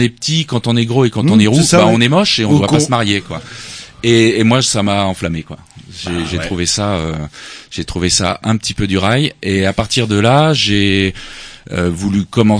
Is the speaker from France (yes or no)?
yes; Paris, Île-de-France, France; Moi, j'ai grandi à Paris